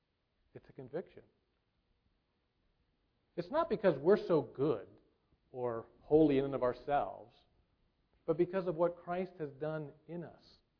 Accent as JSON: {"language": "English", "country": "United States", "said": "And because we were Americans, we were heroes."}